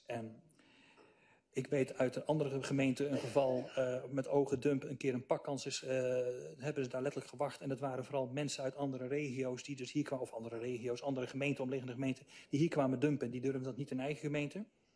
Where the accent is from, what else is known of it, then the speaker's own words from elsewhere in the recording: Roermond, Limburg, Netherlands; Ik kom zelf uit Roermond, dat is aan de Duitse kant. Ik ben een Duits grensgeval, om het zo maar uit te drukken.